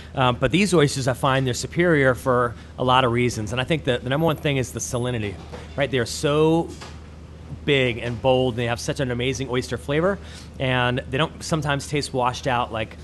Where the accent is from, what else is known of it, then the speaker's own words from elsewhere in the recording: Washington, United States; For me, I grew up in Washington State, right? And that Puget Sound flavor